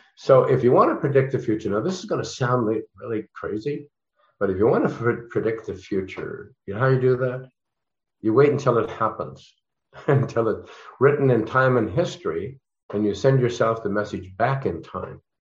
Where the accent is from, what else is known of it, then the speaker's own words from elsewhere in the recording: Canada; I was, as a Canadian, I've never was employed by Stargate.